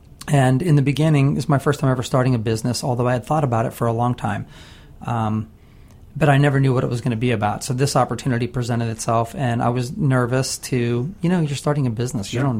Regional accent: Pittsburgh, Pennsylvania, United States; moved away; I was born in Pittsburgh. I lived there till 1979. We moved to Florida.

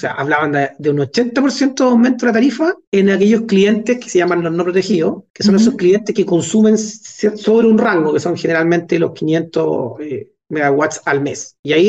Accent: Talca, Maule, Chile; me crié en Talca y pasaba metido en tren, tomaba ramal a la Constitución en verano

